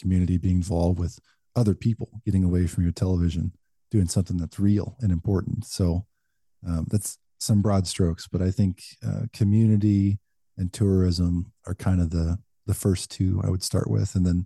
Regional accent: Kansas, United States; I grew up around here in Kansas. There's no mountains, there's no coast, no lighthouses.

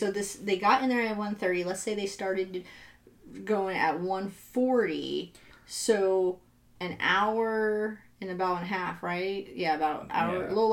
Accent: California, United States; You know what's funny is I grew up near Sacramento and they had Denio's Market and it was a huge swap meet.

